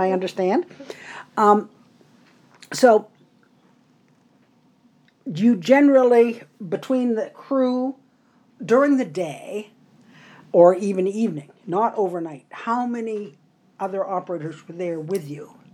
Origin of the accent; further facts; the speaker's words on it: Norway; So, I grew up in town in Norway.